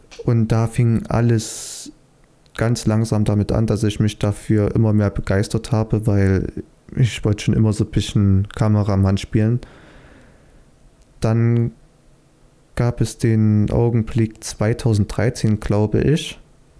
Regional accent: Saxony, Germany; accent: Saxon; ich bin 18 Jahre alt, Fotograf und Filmemacher, komme aus Sachsen. Hört man vielleicht etwas an meinem Akzent, nicht nur etwas, sondern vielleicht etwas stärker.

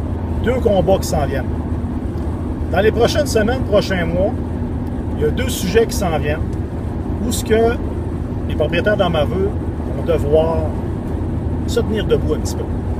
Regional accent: Quebec, Canada; rappelez-vous qu'on est des Canadiens et non des Québécois. On est des Québécois, oh oui!

